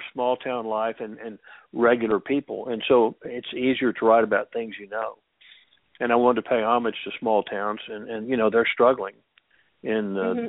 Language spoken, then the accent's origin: English; Midland, Texas, United States; I grew up in that because I grew up in Midland, Texas, and there was a network in place among all the parents